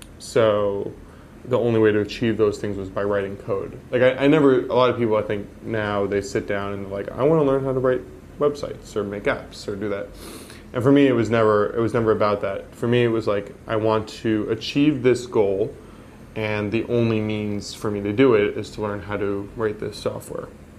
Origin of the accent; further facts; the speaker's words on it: New Jersey, United States; The catch is, you know, I grew up in Jersey, so you could only do it 6 months.